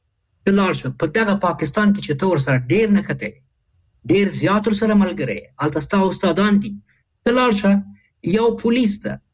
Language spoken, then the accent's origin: Pashto; Kabul, Afghanistan; زه د کابل یم،